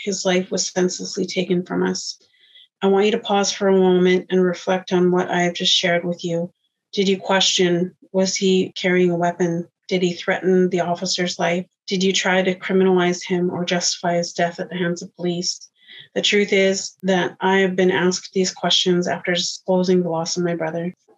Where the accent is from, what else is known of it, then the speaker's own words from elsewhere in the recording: British Columbia, Canada; I am from the Tlaokwit First Nation. I'm a descendant of residential school survivors. My parents attended the Christie Residential School located on Mears Island near Tofino, BC.